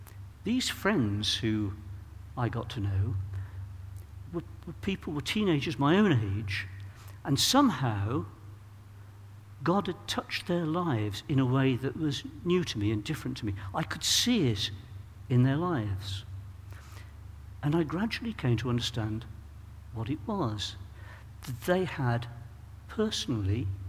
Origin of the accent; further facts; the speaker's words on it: Birmingham, West Midlands, United Kingdom; I supported Aston Villa because I was a Brummie. I grew up in Birmingham